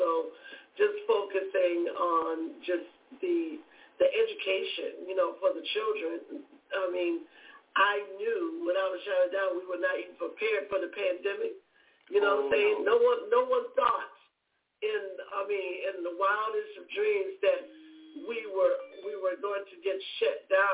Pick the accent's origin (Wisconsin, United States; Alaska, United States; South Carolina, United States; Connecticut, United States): South Carolina, United States; born there; I would say my home state, not my hometown, because I was born in South Carolina.